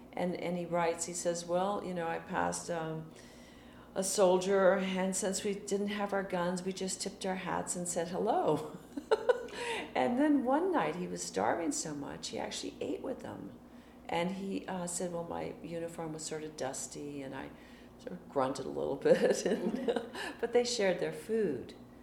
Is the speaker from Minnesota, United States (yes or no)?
no; Walterboro, South Carolina, United States; born there; Okay, I was born in Walterboro, South Carolina.